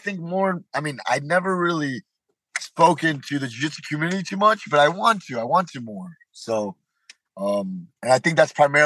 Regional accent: Miami, Florida, United States; you know, I'm born and raised in Miami. The Miami colors are pink and teal.

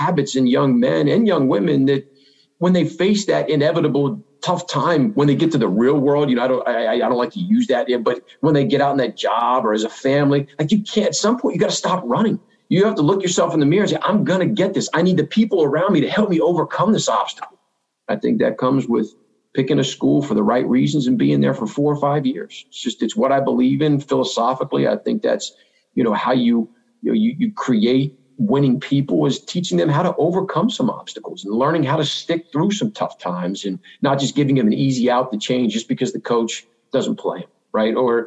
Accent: State College, Pennsylvania, United States; I grew up in State College. So to me, college was 100,000 people every other Saturday in the fall.

